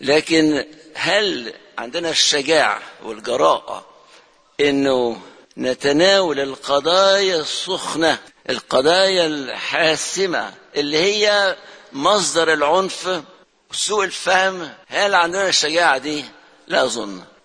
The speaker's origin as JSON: {"language": "Arabic", "country": "Lebanon", "said": "أنا لبناني ومصري وسوري الأصل، وبقالي 5 أيام خدت كمان جنسية تانية المجرية"}